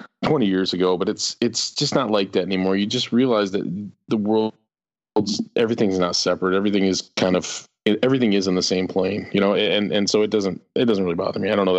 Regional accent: Midwest, United States; I'm a Midwesterner.

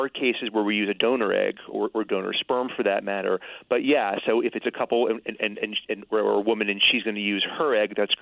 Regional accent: New Jersey, United States; I'm from New Jersey originally and came to Connecticut about 20 years ago.

